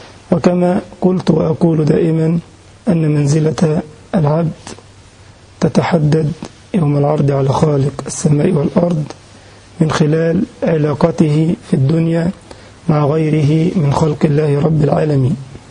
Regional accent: Egypt; المثل ده موجود عندنا في مصر، لا أدري هل يوجد في بلدانكم أم لا.

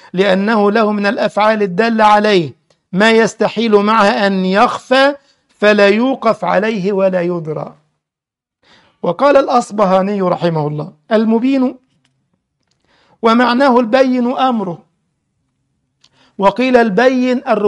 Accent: Egypt; now in Germany; عندنا في القاهرة في المنصورة كده في كبائن للتليفونات الأرضية

